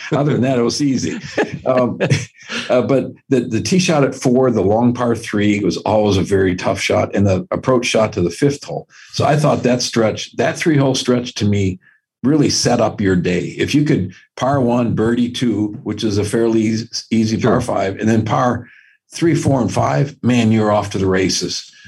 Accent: Midwest, United States; we talk about it, growing up in the Midwest, Augusta National, the Masters, was the rite of spring.

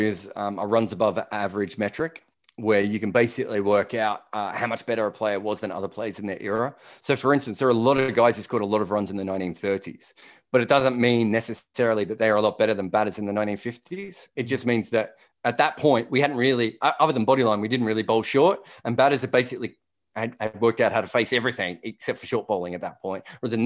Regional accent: Australia; now in England; I'm born and bred in Australia.

